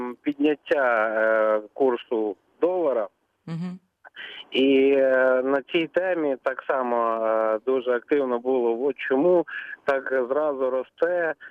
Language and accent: Ukrainian; Kyiv, Ukraine; я з Києва.